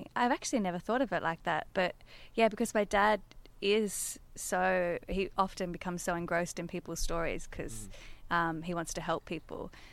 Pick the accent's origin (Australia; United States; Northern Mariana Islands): Australia; New South Wales; also born or lived in Hunter Valley; I grew up in Cat Eye National Park along the Hawkesbury River in New South Wales and later moved to the Hunter Valley.